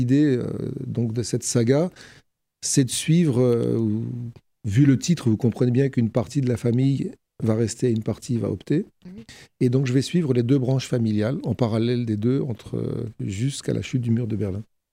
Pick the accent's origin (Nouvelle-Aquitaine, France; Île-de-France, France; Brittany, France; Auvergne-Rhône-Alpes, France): Île-de-France, France; Paris; Enfin, moi, je suis parisien d'origine, donc je connaissais pas cette histoire d'optant.